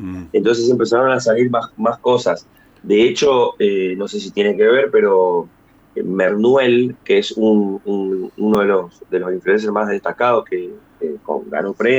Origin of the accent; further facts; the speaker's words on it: Posadas, Misiones, Argentina; also born or lived in Rosario; Yo nací allá, pero me crié en Posada, mi mamá de Oberá.